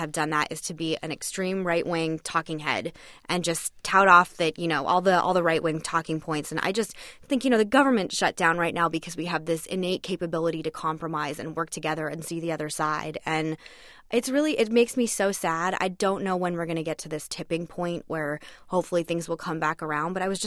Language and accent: English; Arizona, United States; I'm actually like obsessed with meth in this country right now just because I'm from Arizona and it's such a huge problem.